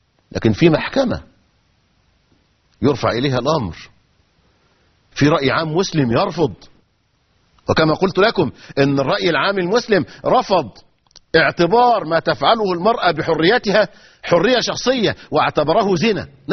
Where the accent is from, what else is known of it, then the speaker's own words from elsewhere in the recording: Egypt; كان من الممكن أن يصدر عندنا في مصر في 30 سنة الماضية